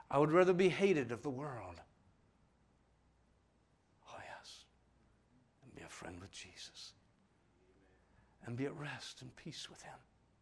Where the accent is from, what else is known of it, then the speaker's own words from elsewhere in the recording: Ireland; That's just my nature, Brother Steve. I'm Irish.